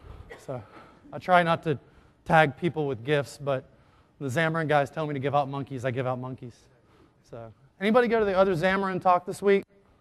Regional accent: North Carolina, United States; accent: Southern; now in Redmond, United States; I'm originally from North Carolina, hence the funny accent. I can go ahead and tell you that it's been really warm to be home this week in the South.

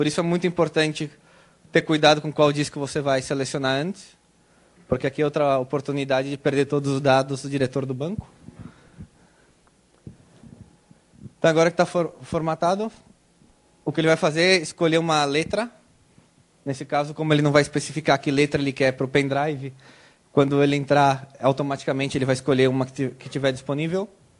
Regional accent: Brazil; Como eu sou brasileiro, eu ia contar uma piada de português, mas é melhor não.

